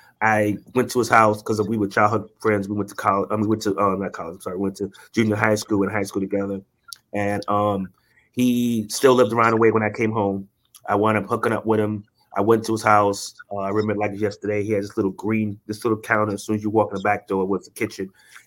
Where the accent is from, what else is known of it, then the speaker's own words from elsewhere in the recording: Queens, New York, United States; As me growing up in Queens, I lived on the border between Queens and, between Hollis and Farmers.